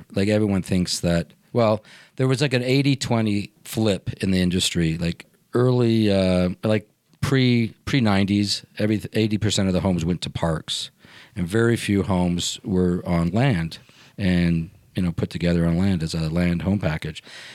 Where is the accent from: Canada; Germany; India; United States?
Canada; Toronto, Ontario; I grew up in Toronto